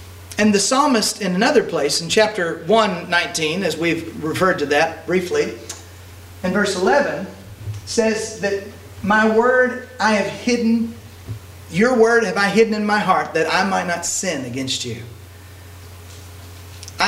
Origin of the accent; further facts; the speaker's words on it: United States; I get anxious as an American.